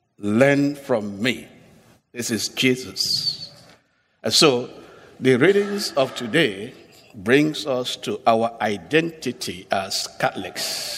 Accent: Nigeria; English is a second language; I'm originally from Nigeria. So when I will go home, sometime I went home to wed somebody

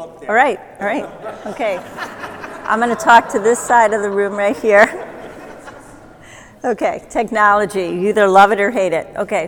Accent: Chicago, Illinois, United States; Basically, I was a Jewish girl growing up on the North Shore of Chicago.

